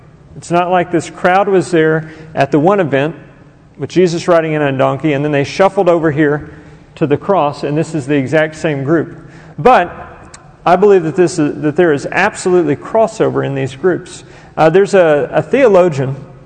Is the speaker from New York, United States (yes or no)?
no; Louisiana, United States; We came from Louisiana.